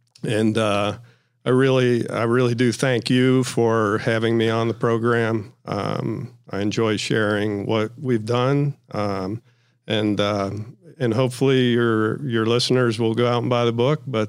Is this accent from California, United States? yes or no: no; Ohio, United States; I'm from Ohio. A lot of my relatives from Kentucky.